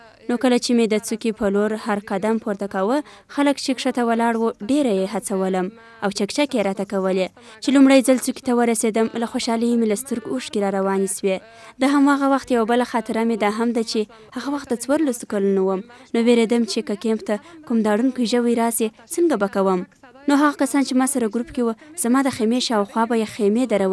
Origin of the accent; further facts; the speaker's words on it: Nuristan, Afghanistan; تصمیم دا دی چې لومړی نورستان ته چې زما اصلي ټاټوبی دی لاړه سم